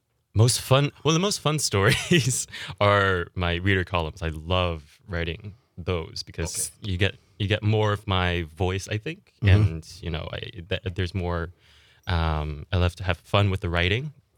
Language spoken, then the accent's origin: English; Virginia, United States; In the mountains of Virginia is where I grew up for most of my childhood.